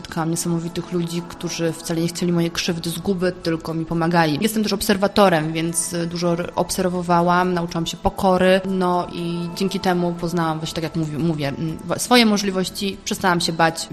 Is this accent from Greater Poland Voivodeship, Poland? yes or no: no; Opole, Opole Voivodeship, Poland; moved away as an adult; jestem Opolanką od urodzenia. W 2006 wyjechałam do Grecji